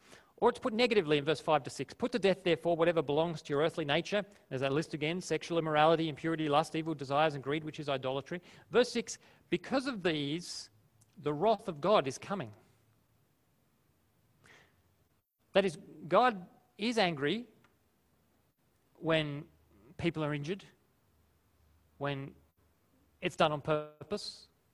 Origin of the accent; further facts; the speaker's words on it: Australia; I'm Australian. I speak English.